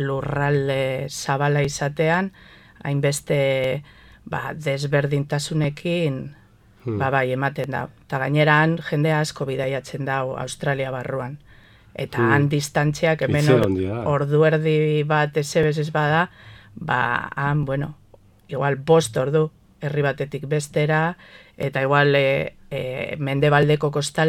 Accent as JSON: {"language": "Basque", "town": "Santutxu", "region": "Basque Country", "country": "Spain", "tie": "born or raised there", "said": "Bai, Santutxu jaioa eta hasia be bai."}